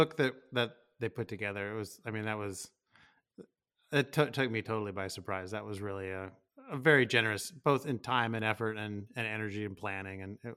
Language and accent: English; Pacific Northwest, United States; I grew up in the Northwest, so a light drizzly rain is like 90% of me walking to school.